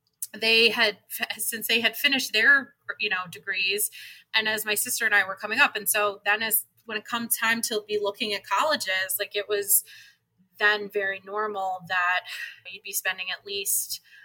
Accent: Buffalo, New York, United States; we're from Buffalo, so we're close to Toronto

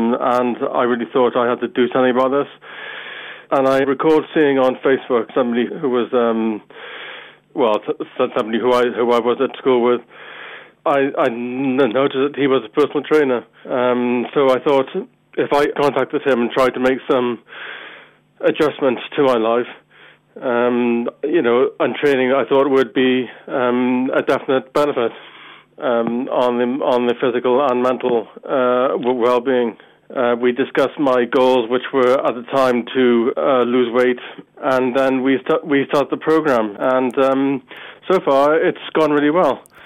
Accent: Cardiff, Wales, United Kingdom; I'm 35 from Cardiff.

